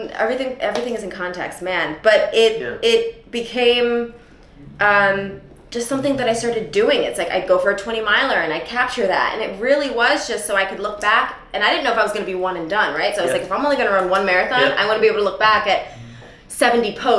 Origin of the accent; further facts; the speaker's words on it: Pennsylvania, United States; moved away as an adult; now in New York, United States; I was born in Philadelphia and raised outside of Philadelphia.